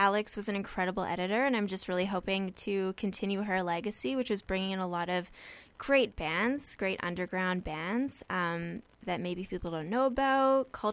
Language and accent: English; Kelowna, British Columbia, Canada; now in Vancouver, Canada; I have been in Vancouver for a couple of years, born and raised in Kelowna, which is not too far away.